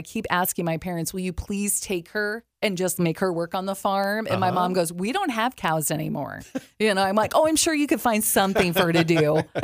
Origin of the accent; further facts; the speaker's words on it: Omaha, Nebraska, United States; Lived on a farm. Archdiocese owned the land on 132nd and Blondo. There was an old farmhouse there that we rented.